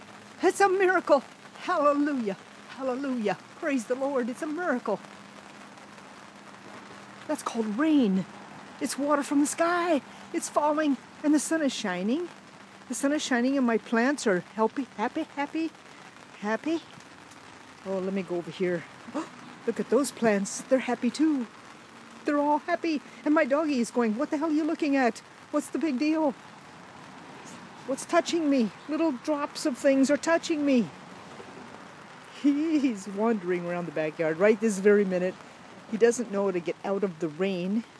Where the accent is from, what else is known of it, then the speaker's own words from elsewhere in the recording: Iowa, United States; now in California, United States; And the size of the drops are extremely tiny, so it's not like rain where I'm used to from Iowa. Well, I'm not used to it. I haven't been there for 50 years.